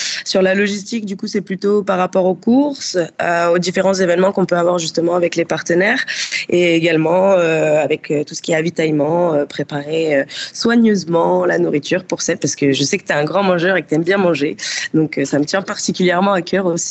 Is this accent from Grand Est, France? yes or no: yes; Nancy, Grand Est, France; J'ai 25 ans. Je suis originaire de Nancy, en Lorraine.